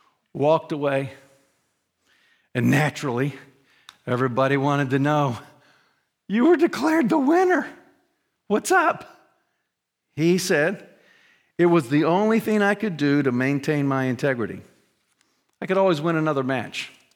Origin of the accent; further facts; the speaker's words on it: United States; We all, pretty much growing up in America, we get this wrong.